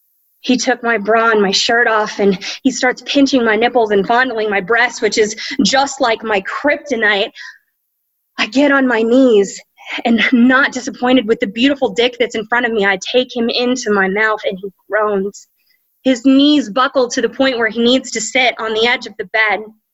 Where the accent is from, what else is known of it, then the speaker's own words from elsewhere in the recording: Fairchance, Pennsylvania, United States; My hometown of Fairchance, Pennsylvania is small.